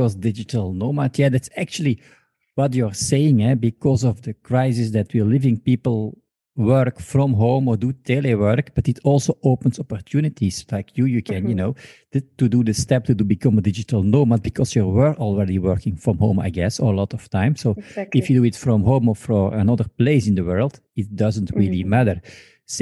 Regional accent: Belgium; first language Flemish; English is a second language; or don't speak like Flemish or Dutch, like I am. And actually, it's a Russian name, but I'm from Belgium

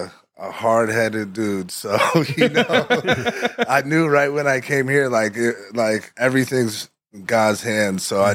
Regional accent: Scottsdale, Arizona, United States; Yeah, Scottsdale, Arizona, 1987. Raised by a single mom, 5 kids, no high school diploma.

